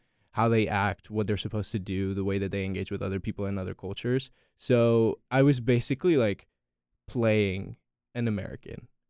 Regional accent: Honduras; now in United States; So I grew up in Honduras like my entire life, but I was born in the U.S.

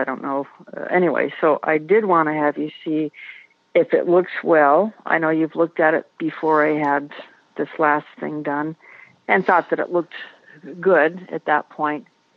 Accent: Santa Clarita, California, United States; Okay. I'm from Santa Clarita, California.

